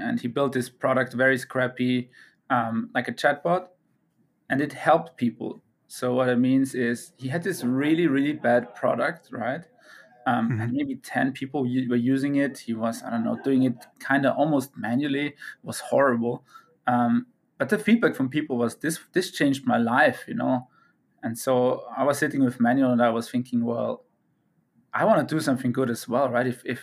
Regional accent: Vienna, Austria; English is a second language; So I'm from Vienna originally. That's in Austria.

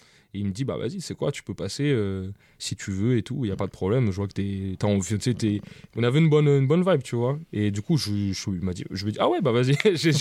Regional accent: Paris, Île-de-France, France; Je dis, bah, je viens de Paris.

